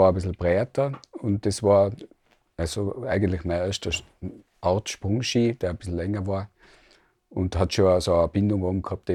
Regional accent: Absam, Tyrol, Austria; Aber wir sind beide aus Absam

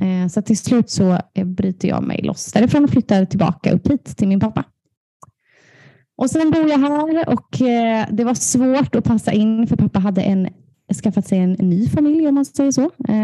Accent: Småland, Sweden; also born or lived in Kungsbacka; Så att mamma tog en U-turn och flyttade ner till Småland och tog mig med sig när jag var 5. Så där är jag uppvuxen

